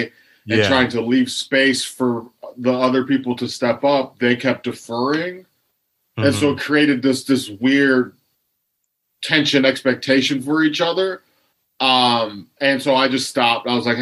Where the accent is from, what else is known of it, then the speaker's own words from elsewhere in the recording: Lorain, Ohio, United States; So I'm in Ohio, but I'm actually in my hometown of Lorain, which is about a half hour west of Cleveland.